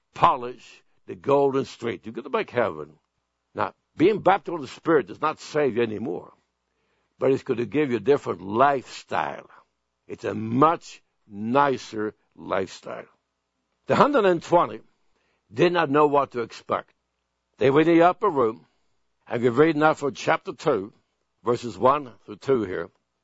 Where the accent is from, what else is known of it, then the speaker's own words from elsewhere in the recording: Sweden; something that happened in my hometown in Sweden before I was born.